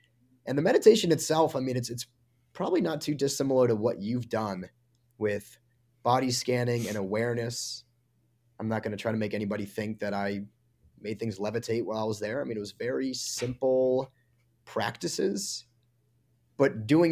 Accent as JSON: {"language": "English", "town": "Boston", "region": "Massachusetts", "country": "United States", "said": "In fact, I'm from Boston. There's one 40 minutes from my house"}